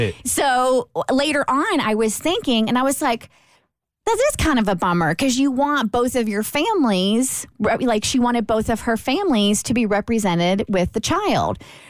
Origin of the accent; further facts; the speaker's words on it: Kentucky, United States; See, we're all from Kentucky, so I felt like this was a completely suitable question to ponder.